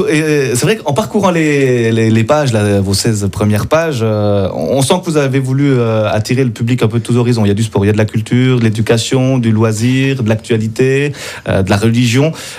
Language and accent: French; Jura, Switzerland; Moi, je suis à Joulot d'adoption, mais parce que je viens des Franches-Montagnes, nous ne l'oublions pas quand même.